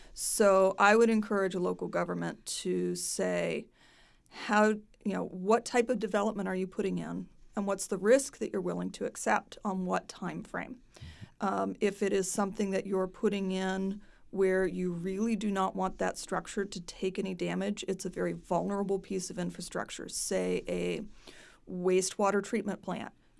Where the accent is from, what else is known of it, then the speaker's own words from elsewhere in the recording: Raleigh, North Carolina, United States; especially since I am from Raleigh.